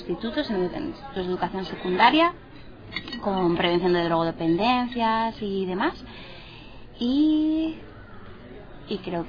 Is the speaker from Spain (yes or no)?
yes; Logroño, La Rioja, Spain; Bueno, pues, ¿qué sucede en Logroño? Bueno, yo soy de Logroño.